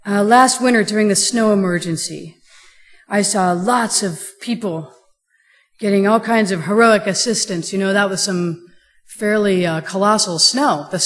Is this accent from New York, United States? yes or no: no; Ohio, United States; We're from Ohio. The first thing we did when we saw that snow was start shoveling ourselves out.